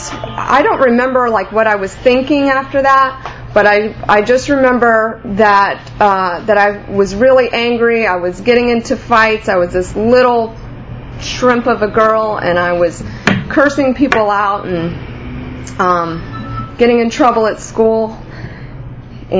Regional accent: Gainesville, United States; also born or lived in Kentucky; Growing up, I was born in Kentucky, but my family moved to Gainesville when I was about 5 years old.

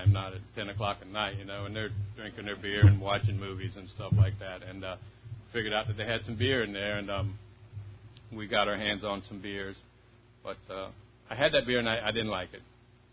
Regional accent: Columbus, Ohio, United States; born or raised there

